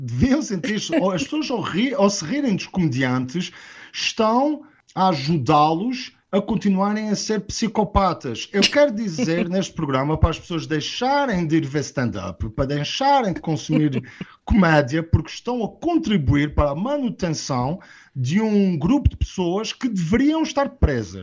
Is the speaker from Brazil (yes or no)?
no; Azores, Portugal; moved away as an adult; porque tenho sinusite e rinite crónica, e só quando eu saí dos Açores para vir estudar para o continente aos 18 anos é que eu descobri o que é respirar pelo nariz.